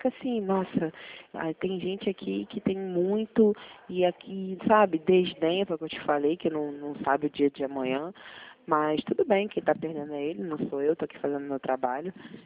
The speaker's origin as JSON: {"language": "Portuguese", "town": "Cabo Frio", "region": "Rio de Janeiro", "country": "Brazil", "tie": "born or raised there", "said": "Eu morei muitos anos na Ilha do Governador, Jacarepaguá. Aí, com 10 anos, eu fui para Cabo Frio e lá fiquei até os meus 30 anos. E estou aqui em Sorocaba, vai fazer 3 anos."}